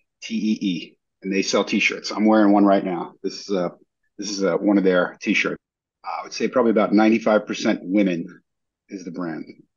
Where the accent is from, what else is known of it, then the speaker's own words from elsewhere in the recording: New York, United States; moved away as an adult; now in St. Augustine, United States; So, I live in St. Augustine, Florida. I've been here for about a year, and I'm from New York originally.